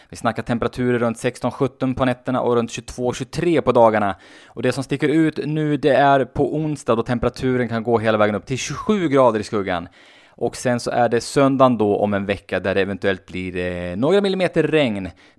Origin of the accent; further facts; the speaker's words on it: Köping, Västmanland County, Sweden; Inte superlångt från mina hemtrakter Köping faktiskt.